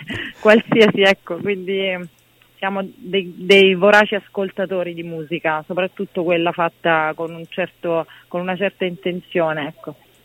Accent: Lecce, Apulia, Italy; perché era a Lecce, appunto, quindi dalle mie parti

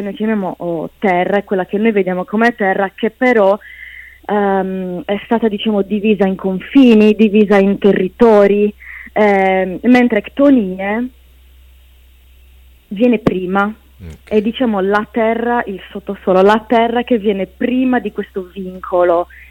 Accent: Sardinia, Italy; Sì, dal sud Sardegna, vicino in provincia di Cagliari

